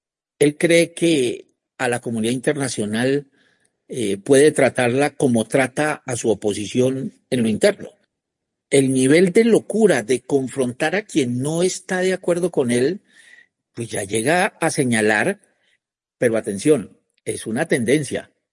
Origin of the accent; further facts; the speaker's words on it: Colombia; Un momento, yo me siento colombiano.